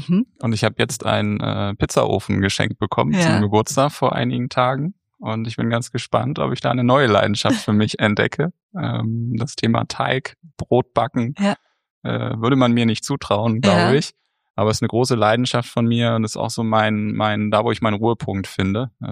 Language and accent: German; Hamburg, Germany; Ich bin ein richtiger Hamburger Jung, wie man so schön sagt, born and raised und lebe auch immer noch in Hamburg. Heute etwas außerhalb. Wir sind mit der Familie ein bisschen ins Grüne gezogen. Aber Lebensmittelpunkt ist nach wie vor Hamburg.